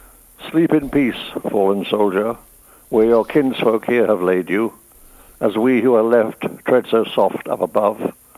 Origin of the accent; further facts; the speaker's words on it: United Kingdom; in as much as we British really have been at war almost all of 100 years.